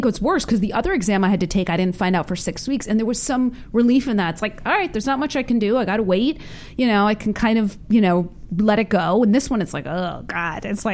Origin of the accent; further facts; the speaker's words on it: East Coast, United States; Like, I'm from the East Coast.